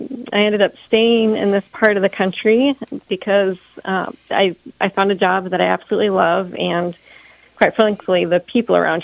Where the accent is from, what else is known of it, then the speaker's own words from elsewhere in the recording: Sioux Falls, South Dakota, United States; I think Sioux Falls has maybe 6 ambassadors. I'm from Sioux Falls.